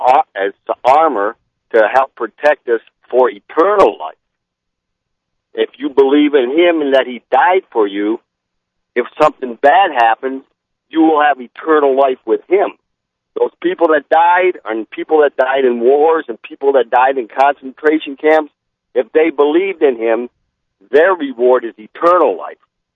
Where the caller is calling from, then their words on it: Indiana, United States; I'm from Indiana.